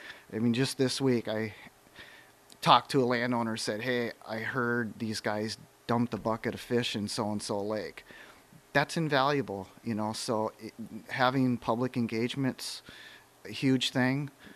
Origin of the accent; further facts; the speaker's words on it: Midwest, United States; And I know where I grew up in the Midwest